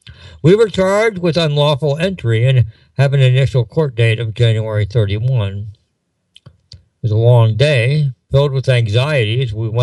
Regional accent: Moonrock Lake, Ohio, United States; Well, it's been another long week in Moonrock Lake, Ohio, my hometown at the end of the empire.

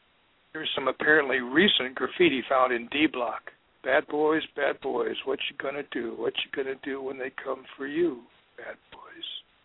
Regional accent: Mount Liberty, Nebraska, United States; Well, it has been another long week in Mount Liberty, Nebraska, my hometown.

